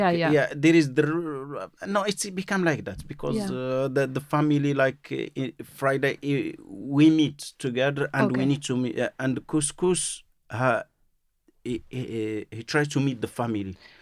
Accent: Marrakesh, Marrakesh-Safi, Morocco; Yeah, I grew up in Marrakesh. It's not in the city, it's outside Marrakesh, because in Marrakesh there is... south of Marrakesh is the Atlas Mountain.

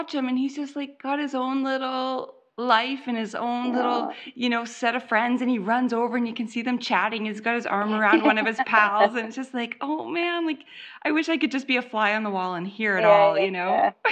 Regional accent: Canada; also born or lived in Toronto; Oh, well, I'm Canadian. I lived in Toronto for 10 years.

